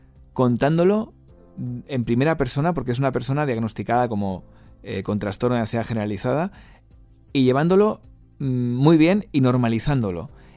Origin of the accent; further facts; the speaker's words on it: Spain; que me consta que muchos son en mi país, en España